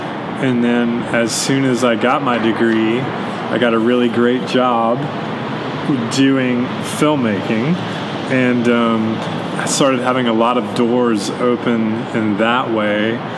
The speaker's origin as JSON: {"language": "English", "town": "Tupelo", "region": "Mississippi", "country": "United States", "tie": "born or raised there", "said": "I grew up in Tupelo, Mississippi, which is about 45 minutes away from where we are in Oxford. And Tupelo is a very conservative town."}